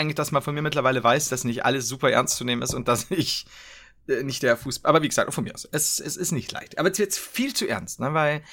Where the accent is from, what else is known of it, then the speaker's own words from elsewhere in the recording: Bavaria, Germany; ich bin Bayer, ich habe keine Wahl